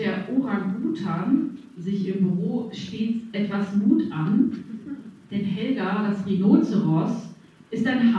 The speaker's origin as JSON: {"language": "German", "town": "Bad Oeynhausen", "region": "North Rhine-Westphalia", "country": "Germany", "tie": "born or raised there", "said": "alle aus dieser Region, aus Westfalen kommen, speziell aus meiner Heimatstadt Bad Oeynhausen."}